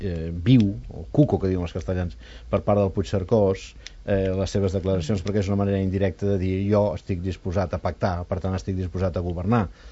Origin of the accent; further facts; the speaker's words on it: Vic, Catalonia, Spain; som de Vic.